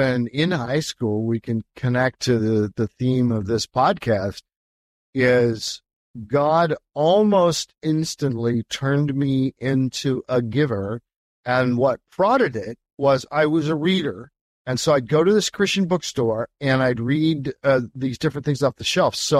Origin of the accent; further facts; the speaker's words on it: Portland, Oregon, United States; Every once in a while, when people find out I'm from Portland